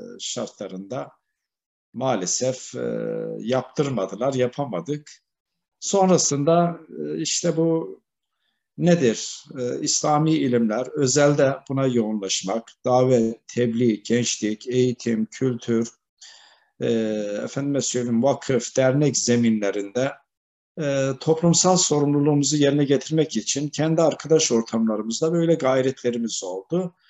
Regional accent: Malatya, Turkey; 1956 Malatya doğumluyum. İlkokul, ortaokul, lise, üniversite, tüm öğrenim hayatım Malatya'da geçti.

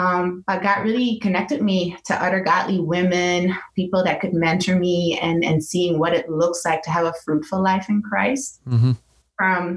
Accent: Amsterdam, North Holland, Netherlands; moved away as an adult; now in United States; I was born and raised in Amsterdam, first generation from parents from Suriname.

